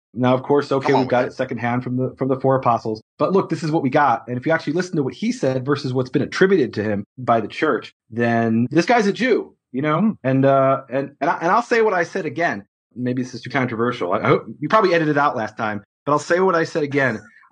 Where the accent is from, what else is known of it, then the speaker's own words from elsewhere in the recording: United States; I don't bring this up just because I'm an American